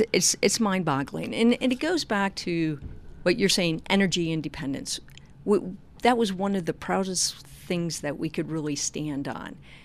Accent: Chicago, Illinois, United States; I'm from Chicago. There's no other source, really.

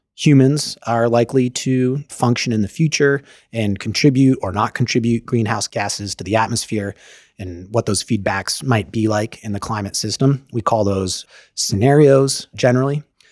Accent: Fairbanks, Alaska, United States; I'm from Fairbanks, Alaska.

